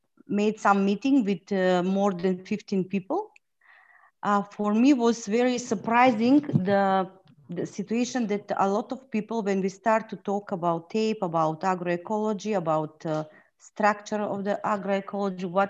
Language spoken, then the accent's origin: English; North Macedonia; I'm from North Macedonia.